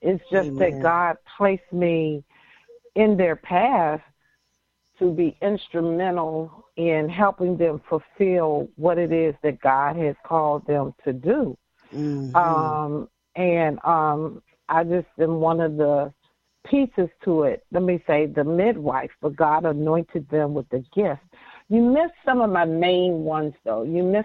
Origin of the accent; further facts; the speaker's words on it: Jamaica; I'm a Jamaican. Because I have many jobs. I'm serious. There must be some Caribbean blood in me because I know the Caribbean, they work multiple jobs.